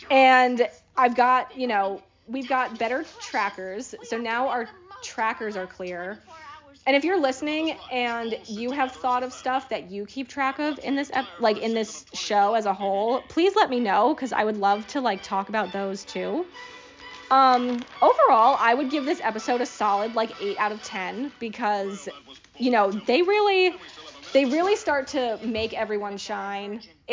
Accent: Connecticut, United States; from Connecticut.

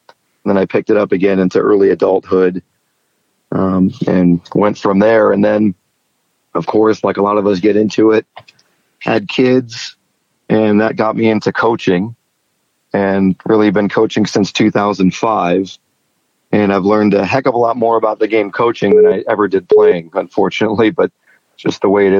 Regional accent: Chicago, Illinois, United States; I grew up in the Chicago area. I was the only kid on my block. I just hit 44, so we're talking early 80s, very late 70s when youth soccer was getting started.

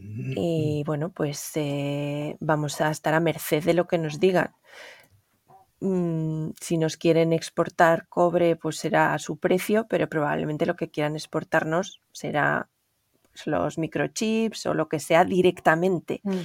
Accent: Aragon, Spain; aunque no soy de Asturias, soy de Aragón y en Aragón también hay mucha tradición minera

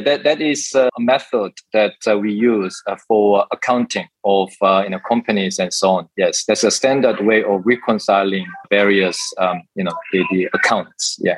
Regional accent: United Kingdom; also born or lived in South Korea; So I was born in Korea and I grew up in the UK. I studied there.

